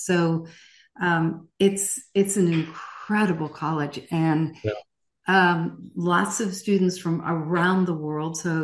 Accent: Georgia, United States; right near us, right in my hometown, right in outside of Atlanta.

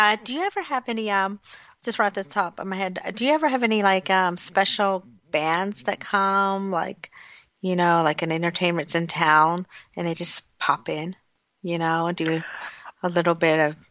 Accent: Pennsylvania, United States; Because I am from Pennsylvania, and everybody loves the Steelers.

